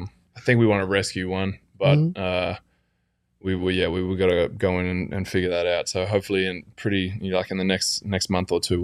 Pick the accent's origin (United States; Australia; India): Australia; I'm Australian.